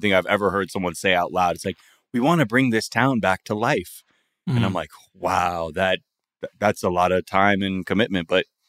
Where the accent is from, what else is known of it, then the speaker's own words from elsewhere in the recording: California, United States; I had never been here before growing up in Southern California